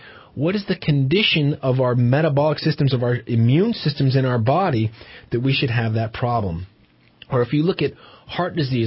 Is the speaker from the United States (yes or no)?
yes; California, United States; now in Redding, United States; She was raised here. I was raised in the Bay Area. And we moved here about 14 years ago to serve the community.